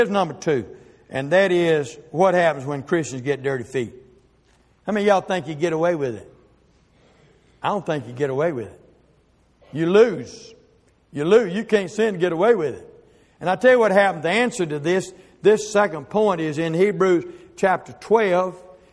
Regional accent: Promised Land, Mississippi, United States; I was born and raised over in Promised Land, over in Mississippi, North Mississippi.

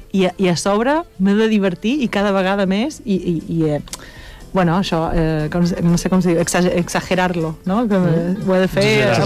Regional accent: Argentina; now in Pòrtol, Spain; Ah, sí, jo som argentina. Vaig néixer a l'Argentina, sí. Ara som de Pòrtol.

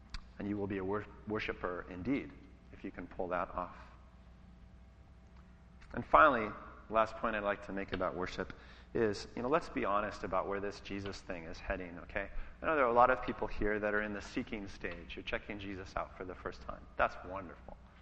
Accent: Ireland; I'm an Irish warrior.

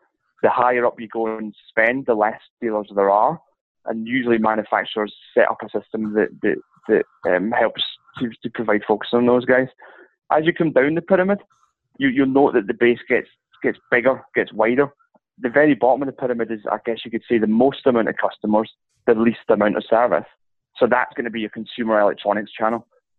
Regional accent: Scotland, United Kingdom; accent: Scottish; That's my Scottish accent getting in there.

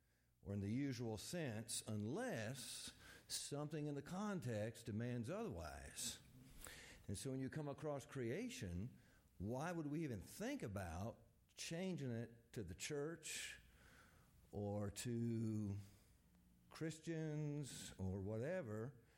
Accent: Lakeland, Florida, United States; from Lakeland, Florida.

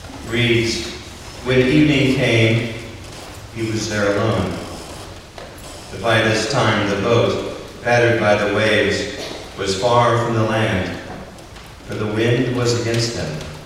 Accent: Jefferson City, Missouri, United States; a man that I knew from my hometown in Jefferson City, Missouri.

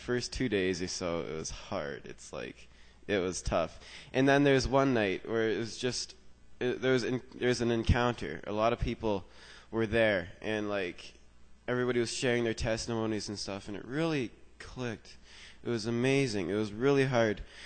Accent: Iroquois Falls, Ontario, Canada; I'm from Northern Ontario, in a little town called Iroquois Falls near Timmins. In other words, the end of the world. No one knows about it. Yeah, I grew up basically in a Christian home

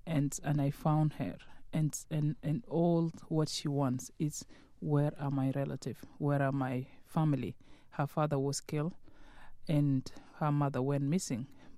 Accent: Sudan; English is a second language; moved away as an adult; I came from Sudan in 1984 to join my husband. And we came from a different background, Sudanese women in our country. We go to school in Arabic

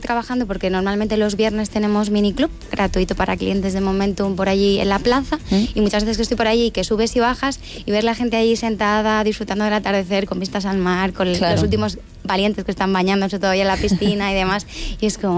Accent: Balearic Islands, Spain; yo también como mallorquina, esto de venir a Magaluf era como ay, ay, ay, ay, y hace 3 años que estoy trabajando para Meliá y hace más de medio año que estoy afincada completamente ahí en Momentum, en Magaluf, en la avenida 2 Olivera 4.

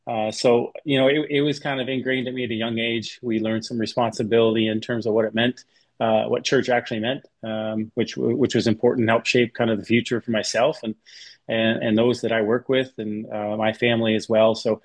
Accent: Ontario, Canada; I grew up in a family of faith. My parents came to Canada from the Netherlands.

